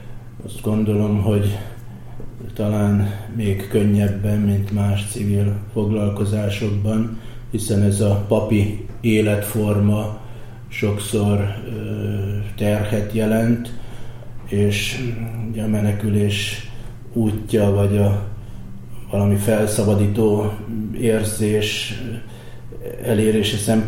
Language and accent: Hungarian; Budaörs, Pest, Hungary; egy budaörsi nagy családban nőttem fel.